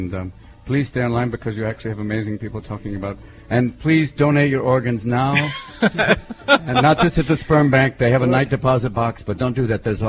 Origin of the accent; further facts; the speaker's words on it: Scotland, United Kingdom; I heckled as a Scottish techno, basically a techno dweeb.